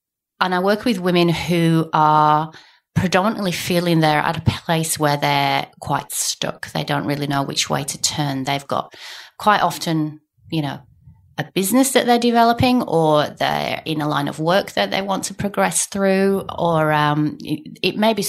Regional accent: Yorkshire and the Humber, United Kingdom; moved away as an adult; now in Australia; You can tell from my accent, I'm from the UK, from the north of England, Yorkshire.

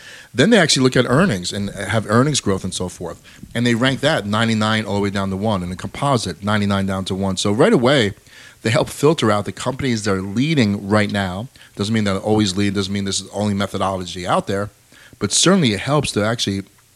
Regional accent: New York, United States; born there; I'm right here in the Hudson Valley. I was born in Hudson Valley, live in Hudson Valley.

